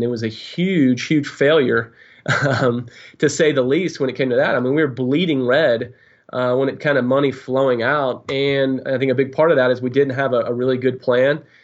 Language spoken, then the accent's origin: English; Tennessee, United States; you know, from my standpoint, I grew up in Tennessee. You know, there aren't hedge funds around the corner in Tennessee.